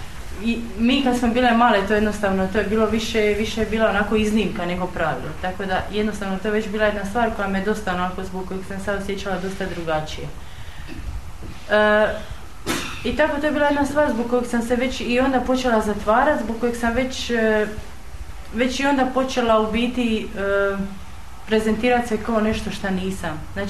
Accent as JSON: {"language": "Croatian", "country": "Croatia", "said": "dolazim iz Hrvatske, imam 30 godina i tu sam sa svojim čerkom od 4 godine."}